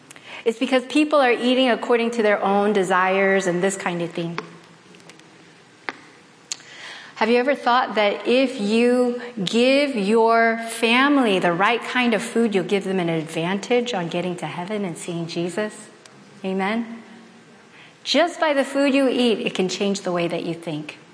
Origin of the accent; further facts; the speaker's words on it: South Korea; I'm from the Korean culture, and we're like, but that's not Korean food.